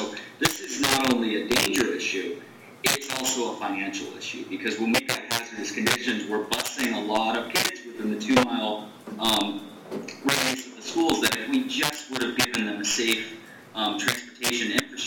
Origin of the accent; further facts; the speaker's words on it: Orlando, Florida, United States; It's something I actually never did because I grew up in the Dr. Phillips area of Orlando.